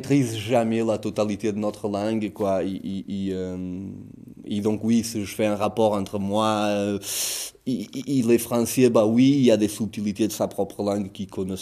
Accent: Portugal; French is a second language; now in France; quand j'étais jeune au Portugal

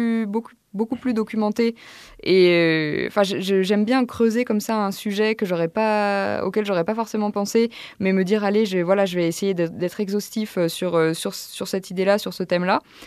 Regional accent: Auvergne-Rhône-Alpes, France; now in Paris, France

